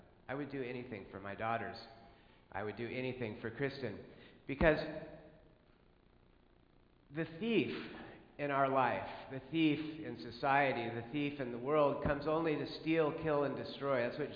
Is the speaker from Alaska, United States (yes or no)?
yes; Fairbanks, Alaska, United States; moved away as an adult; also born or lived in Thailand / Japan; 1968, and I grew up in Fairbanks, Alaska. My mom was a hippie, and she went to Alaska to get back to nature